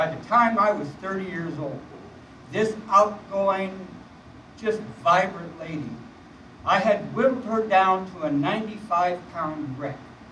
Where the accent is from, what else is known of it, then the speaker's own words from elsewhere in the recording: California, United States; also born or lived in Detroit; I was born in Detroit and come out to California when I was about, oh, maybe 6 years old.